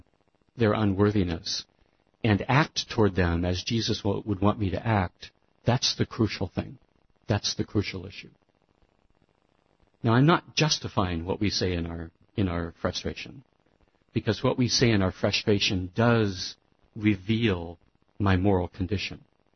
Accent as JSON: {"language": "English", "town": "Staten Island", "region": "New York", "country": "United States", "tie": "born or raised there", "said": "I grew up in Staten, and my grandparents lived about a block away from the Catholic Church."}